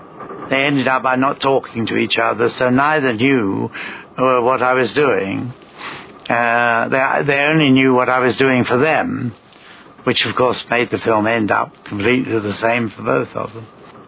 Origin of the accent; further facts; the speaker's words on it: London, United Kingdom; I grew up in London, in the East End of London, and I went to what is called an English grammar school at Brentwood.